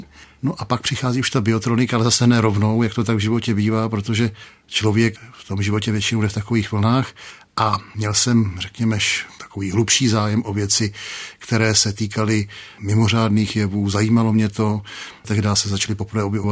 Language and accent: Czech; Prague, Czechia; born there; Docela přirozeně jsem se narodil v porodnici na Štvanici, což bylo příznačné.